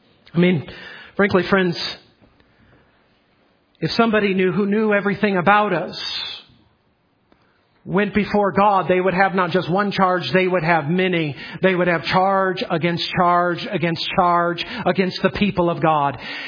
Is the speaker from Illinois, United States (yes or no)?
yes; Chicago, Illinois, United States; maybe it's because I'm from the Chicago area, I'm more familiar with it.